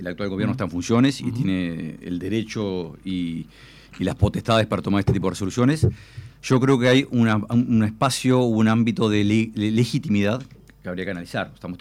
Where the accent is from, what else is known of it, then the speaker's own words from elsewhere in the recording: Uruguay; quien lo pagamos somos todos los uruguayos